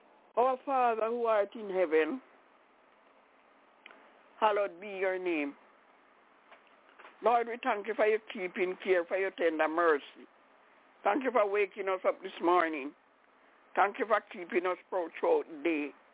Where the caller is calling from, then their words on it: Albany, New York, United States; I'm calling from Albany in New York.